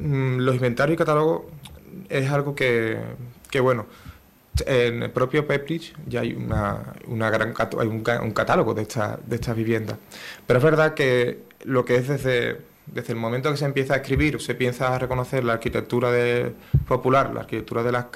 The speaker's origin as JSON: {"language": "Spanish", "town": "San Fernando", "region": "Andalusia", "country": "Spain", "said": "Yo soy del barrio de la Pastora, soy de un barrio muy, creo que muy instaurado y muy reconocido en San Fernando y fuera de él."}